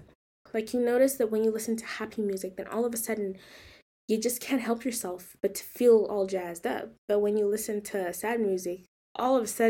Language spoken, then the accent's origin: English; Nigeria; And because of, like, I grew up with music, I'm African, I'm from Nigeria